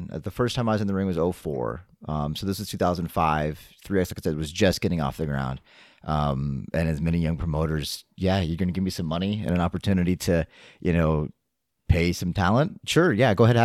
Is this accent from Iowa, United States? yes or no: yes; Indianola, Iowa, United States; So growing up in Indianola, our barber trained at Harley Race's Academy down in St. Louis, started working around the Midwest